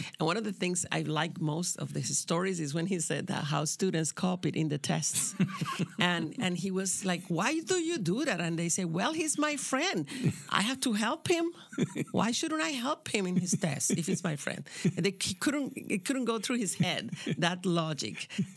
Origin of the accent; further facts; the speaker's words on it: Isabela, Puerto Rico; I'm from Isabela. It's the town of the cockfighting.